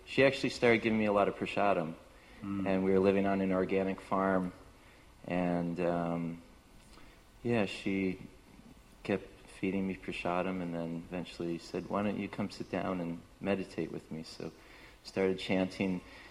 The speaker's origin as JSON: {"language": "English", "town": "Toronto", "region": "Ontario", "country": "Canada", "tie": "born or raised there", "said": "I became pretty exhausted of city life. I grew up in Toronto"}